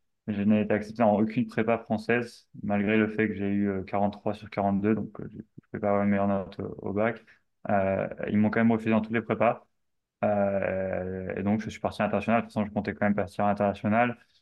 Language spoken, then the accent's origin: French; Southern France, France; moved away as an adult; also born or lived in London; now in United States; Alors moi, je viens du sud de la France à l'origine. Et j'ai ensuite passé beaucoup de temps à Londres